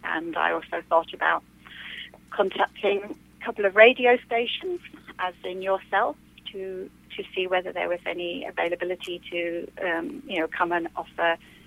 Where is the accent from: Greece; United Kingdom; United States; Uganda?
United Kingdom; London; I come from London.